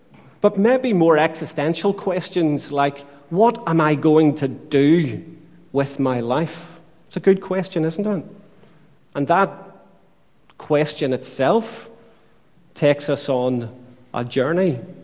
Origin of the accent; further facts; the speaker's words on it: Northern Ireland, United Kingdom; I can remember growing up in Northern Ireland that quite often you would see posters on telegraph poles